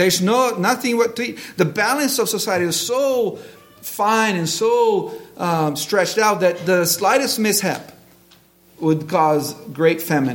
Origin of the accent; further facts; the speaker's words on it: Brazil; I've seen it growing up in Brazil